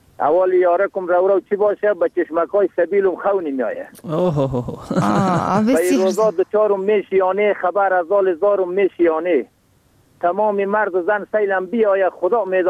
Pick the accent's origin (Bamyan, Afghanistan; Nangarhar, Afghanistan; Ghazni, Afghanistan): Bamyan, Afghanistan; Kahmard; از ولسوالی کهمرد قریه یاجر ولایت ما بامیان، فعلا باشنده قریه قاغور زمین قاغور سکونت پذیر هستم